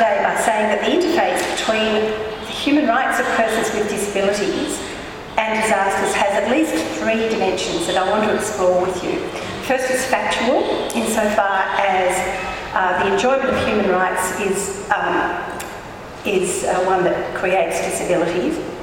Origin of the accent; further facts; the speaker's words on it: Melbourne, Victoria, Australia; But this is my hometown, guys, and I am so proud of everything that you do.